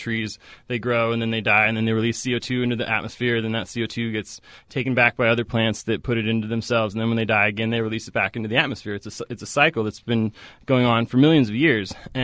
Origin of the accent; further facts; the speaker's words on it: Oregon, United States; also born or lived in Seattle; now in San Francisco, United States; I'm from the Northwest. I grew up in Oregon, and I lived in Seattle for a long time, too. I moved down to San Francisco about 3 years ago